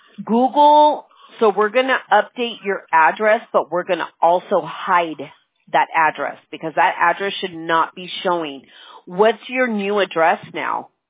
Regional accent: California, United States; I'm from California, right?

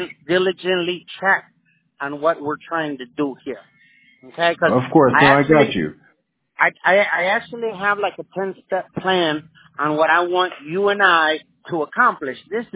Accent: Chicago, Illinois, United States; I'm from Chicago, man. The way we are is you scratch my back, I scratch yours.

